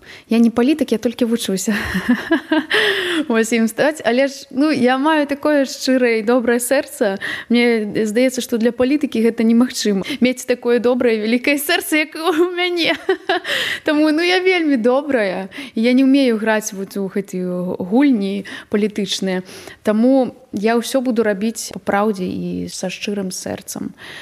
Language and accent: Belarusian; Brest Region, Belarus; first language ru; Belarusian is a second language; я б і не думала о том, што я магу размаўляць на беларускай мове, таму што мы заўсёды размаўлялі на расейскай. Я нарадзілася ў вёсцы на Брэшчыне, так? І ў нас там так мікс.